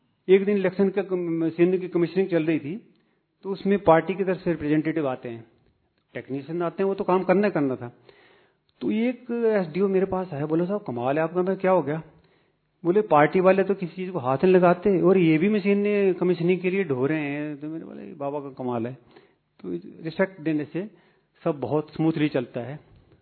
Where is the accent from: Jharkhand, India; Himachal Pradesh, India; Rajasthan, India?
Himachal Pradesh, India; हिमाचल से बिलोंग करता हूं मैं।